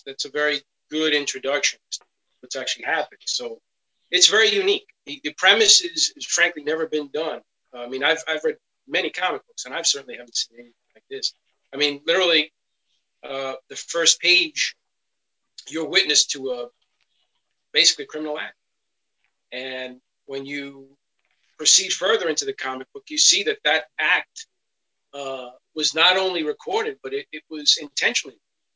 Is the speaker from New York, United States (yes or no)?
yes; Bronx, New York, United States; So just a short little backgrounder. I'm from the Bronx, and there's no time to waste.